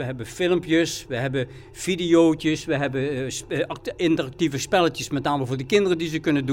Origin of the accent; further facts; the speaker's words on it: Klimmen, Limburg, Netherlands; born there; En ik kom zelf van Klimmen, ik woon hier 3 kilometer vandaan, althans daar ben ik geboren.